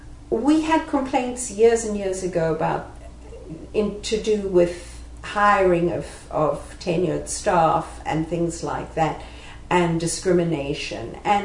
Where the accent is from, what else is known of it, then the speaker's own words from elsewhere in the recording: South Africa; as a South African, I can certainly say in knowing British history that it's a colonial Victorian attitude.